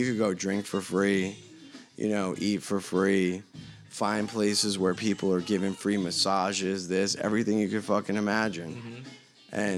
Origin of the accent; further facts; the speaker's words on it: New York, United States; also born or lived in Las Vegas; now in California, United States; I think I grew up in New York half my life, and then half my life, actually Vegas, and then wonderful California the past 4 years.